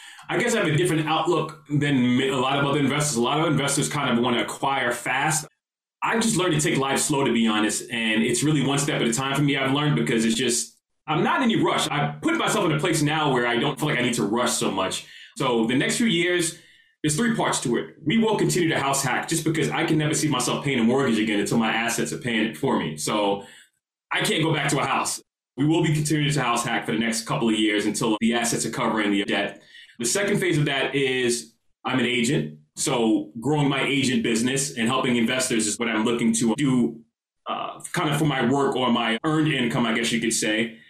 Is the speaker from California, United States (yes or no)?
no; Queens, New York, United States; Actually, I was born in Queens, New York, born and raised, good upbringing.